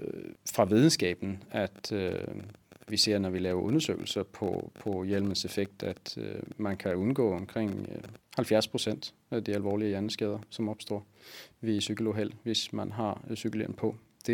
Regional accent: Sweden; Danish is a second language; now in Copenhagen, Denmark; Jeg er svensker. Jeg cykler fra Søborg ind til

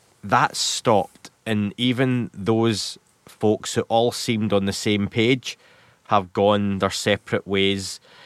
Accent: Scotland, United Kingdom; I'm Scottish and I don't do that.

